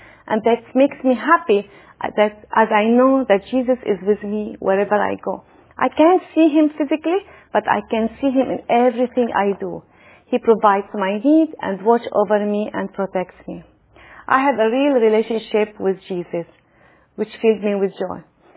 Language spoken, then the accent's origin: English; Lebanon; You see, I grew up in Lebanon, and when we celebrate Easter, it is on springtime.